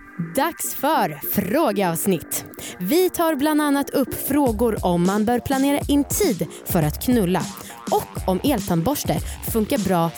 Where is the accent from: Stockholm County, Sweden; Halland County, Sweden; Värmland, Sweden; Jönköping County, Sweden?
Stockholm County, Sweden; Stockholm; Jag är uppvuxen i Stockholm.